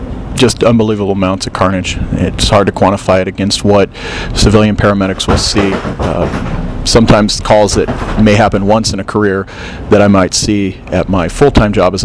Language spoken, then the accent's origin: English; Tempe, Arizona, United States; I'm from Tempe, Arizona.